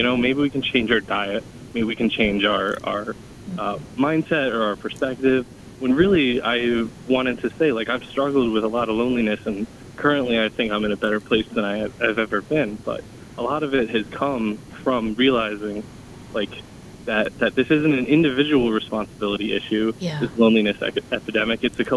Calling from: New York, United States; I'm calling in from Long Island, New York.

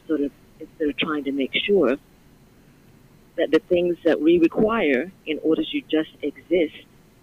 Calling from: Brooklyn, New York, United States; I'm calling from Brooklyn.

